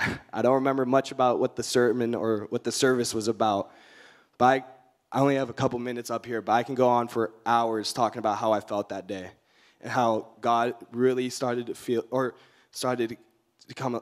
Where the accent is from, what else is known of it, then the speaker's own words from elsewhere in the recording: California, United States; now in Santa Barbara, United States; I'm from Orange County, but I'm a sophomore here Westmont College in Santa Barbara. I grew up in a Christian household, occasionally going to church.